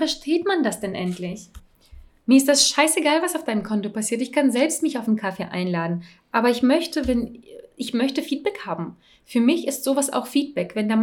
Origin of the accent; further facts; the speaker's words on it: Russia; ich bin eine Russin.